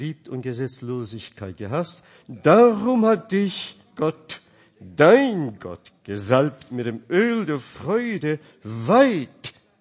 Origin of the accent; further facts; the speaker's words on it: United States; Ich schäme mich schon, als Amerikaner zu sein.